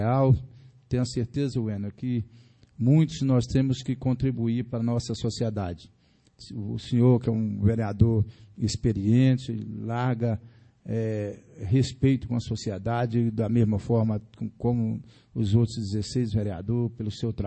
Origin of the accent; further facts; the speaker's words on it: Bahia, Brazil; now in Formosa, Brazil; eu sou da Bahia, me considero cidadão formosense